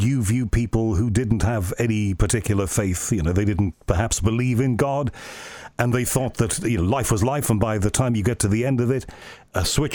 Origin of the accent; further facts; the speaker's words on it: Liverpool, North West England, United Kingdom; I grew up in Liverpool, and there's no reason why you should know anything about Liverpool in the UK, but it's a city where the two major faiths are the Roman Catholic faith and the Protestants on the other side.